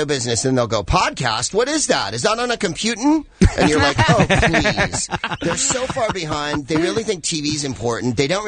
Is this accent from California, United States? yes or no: yes; San Francisco, California, United States; I'm a San Francisco Giants fan. I'm from San Francisco.